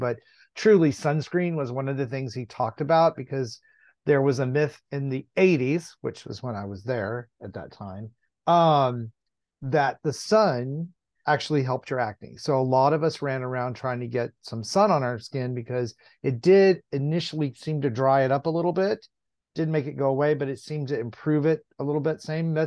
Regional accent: Texas, United States; I grew up in Texas.

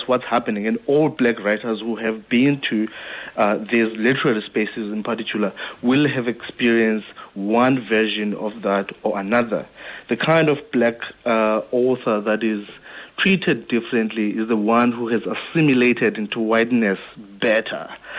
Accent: Guguletu, Western Cape, South Africa; If I grew up in Guguletu and in the villages in Whittle, and if I hadn't moved from there and now live in the suburbs

